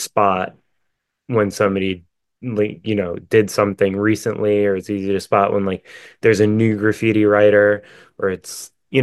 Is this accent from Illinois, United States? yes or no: no; Staten Island, New York, United States; And I'm from Staten Island. So Staten Island is like so small and insulated